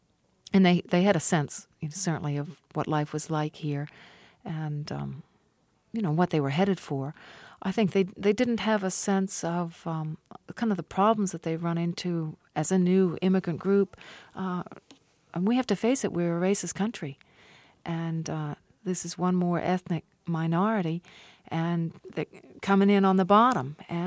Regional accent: United States; was that being an American, I know my own country

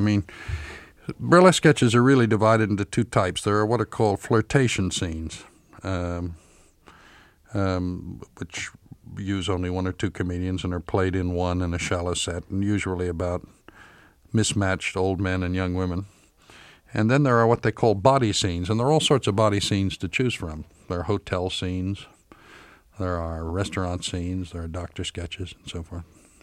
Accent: Philadelphia, Pennsylvania, United States; Yeah, I had a lot of favorite comics growing up in Philadelphia.

